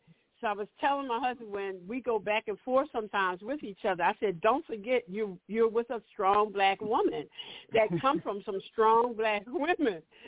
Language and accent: English; Philadelphia, Pennsylvania, United States; from Philadelphia, PA